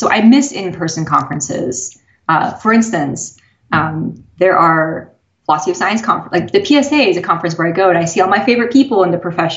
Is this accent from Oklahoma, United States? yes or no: yes; Stillwater, Oklahoma, United States; Yeah, they were at Oklahoma State University, so we were in Stillwater for most of the time. We were in Oklahoma.